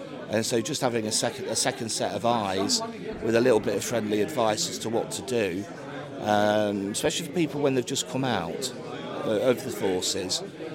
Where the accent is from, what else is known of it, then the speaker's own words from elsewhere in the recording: Leicester, East Midlands, United Kingdom; now in Morecambe, United Kingdom; I was raised in Leicester, moved up to Morecambe in 1990.